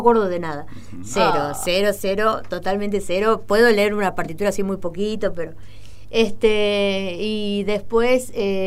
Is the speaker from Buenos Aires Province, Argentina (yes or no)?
yes; General Rodríguez, Buenos Aires Province, Argentina; Mira, yo nací acá en General Rodríguez, uh-huh. en la clínica que está acá. Uh-huh. Y me crié los tres primeros años